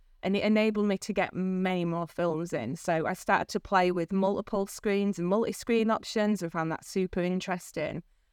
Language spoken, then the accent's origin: English; Leeds, Yorkshire, United Kingdom; accent: Leeds; I call them, in my broad Leeds accent, mogrets